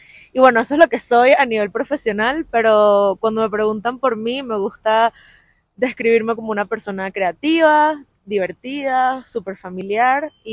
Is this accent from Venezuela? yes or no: yes; Caracas, Capital District, Venezuela; moved away as an adult; now in Bogotá, Colombia; soy venezolana de Caracas y me mudé a Colombia, a Bogotá, hace casi 3 años. ¿Quién soy? Bueno, soy una chama, como decimos nosotros, de 29 años.